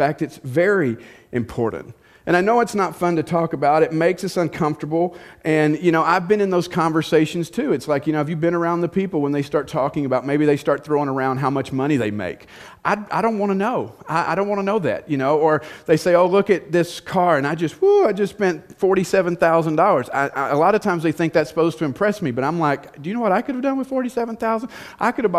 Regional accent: the South, United States; I tell you guys, I'm from the South, and we call this meddling.

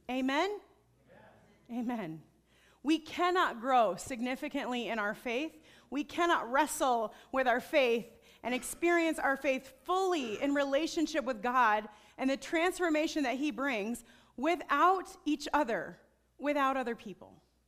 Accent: Midwest, United States; I'm a Midwesterner. We are private people. I know I don't fit this mold well. But Midwesterners are private folks.

